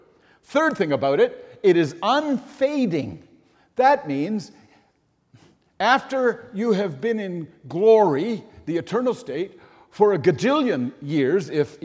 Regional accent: Newfoundland and Labrador, Canada; also born or lived in New Brunswick; I was born in New Brunswick. I was raised in Newfoundland. If I had my druthers, I would have been born in Newfoundland.

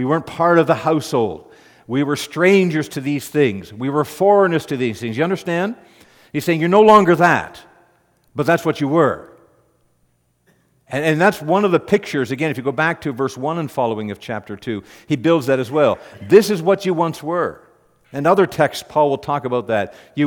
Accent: Canada; I was born and raised in Canada.

